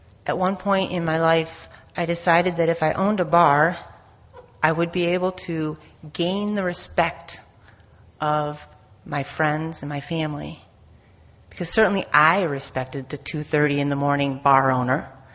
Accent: Wesley Chapel, Florida, United States; I'm from Wesley Chapel, Florida. My home group is Mad Dogs in Temple Terrace.

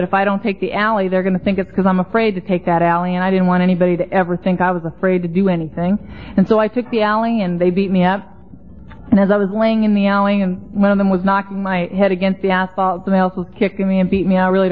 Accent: Los Angeles, California, United States; I grew up in Venice, and that's a beach town out in Los Angeles.

